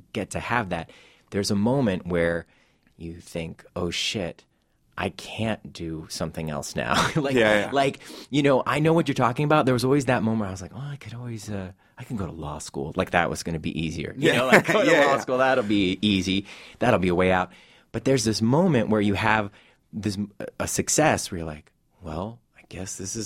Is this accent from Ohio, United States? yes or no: yes; Ohio, United States; I grew up in Ohio, but I'm sure I had a brochure.